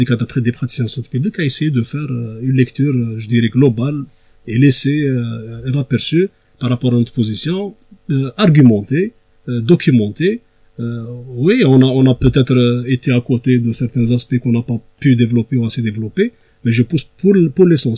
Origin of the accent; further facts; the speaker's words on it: Algeria; on est des Algériens à part entière. Nous avons nos obligations, mais nous avons aussi nos droits.